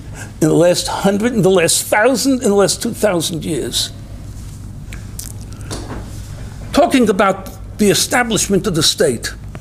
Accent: Brooklyn, New York, United States; I lived in Williamsburg. I was born in Williamsburg.

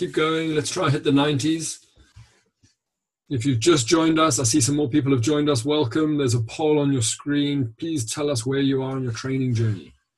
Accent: Durban, KwaZulu-Natal, South Africa; Yeah, South Africa. Hi, Jed. I'm from Durban.

